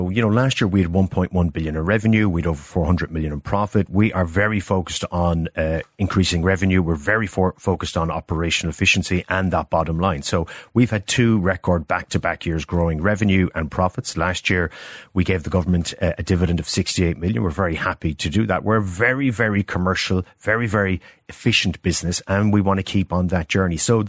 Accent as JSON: {"language": "English", "town": "Cork", "region": "Munster", "country": "Ireland", "said": "Look, I'm from Cork myself"}